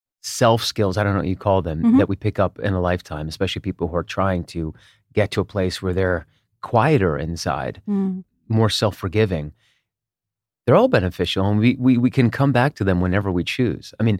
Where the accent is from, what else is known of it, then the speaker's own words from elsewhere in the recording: Israel; now in United States; I grew up partly in Israel, and we moved back to the U.S. in 1989.